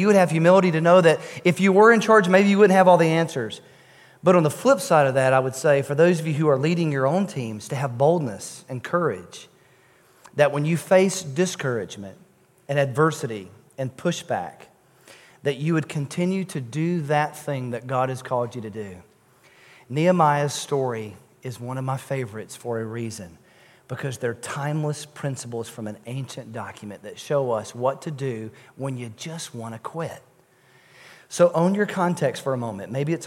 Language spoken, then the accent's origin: English; United States; Because I'm an American and I know all things.